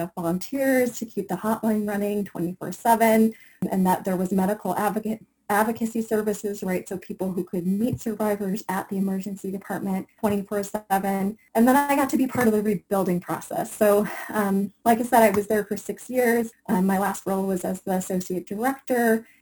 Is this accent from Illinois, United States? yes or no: yes; Chicago, Illinois, United States; Like I said, my father is from India. I grew up in and around the Chicago, and came down here for my undergraduate program at the university.